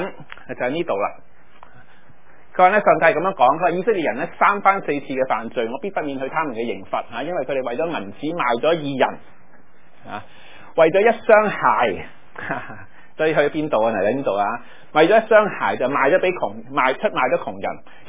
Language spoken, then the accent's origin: Cantonese; China; 当然我系中国人